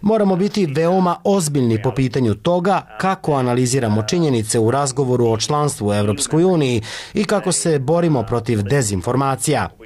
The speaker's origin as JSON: {"language": "Serbian", "country": "Slovakia", "second_language": "Serbian", "said": "Dolazim iz Slovačke"}